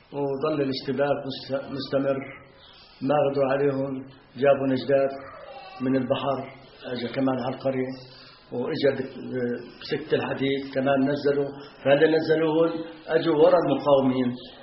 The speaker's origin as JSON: {"language": "Arabic", "country": "Palestine", "said": "والله أعتقد يمكن أول قرية هجمت هي قريتنا بالقرى الساحلية كلها."}